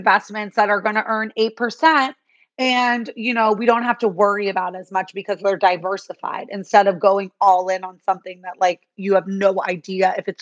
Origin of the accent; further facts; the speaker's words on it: New York City, New York, United States; Because I grew up on the Upper East Side, I was around a lot of mostly dads who worked on Wall Street, including my own dad.